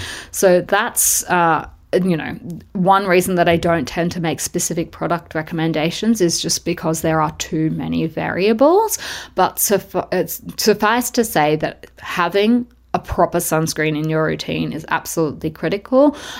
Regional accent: Australia; I guess for me as an Australian, sunscreen is like very, very, very holds a special place

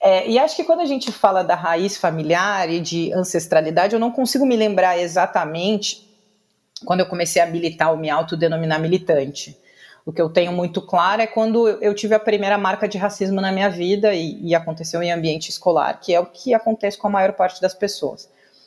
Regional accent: Pelotas, Rio Grande do Sul, Brazil; aqui em Pelotas, no Rio Grande do Sul, de onde eu sou, de onde falamos, onde ficarei até a vacina sair, eu acho.

